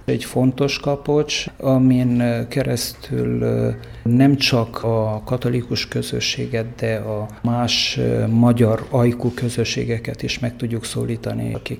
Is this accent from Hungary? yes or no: no; Reșița, Caraș-Severin County, Romania; Resica bányáról jöttünk négyen a Havas Boldogasszony templomtól.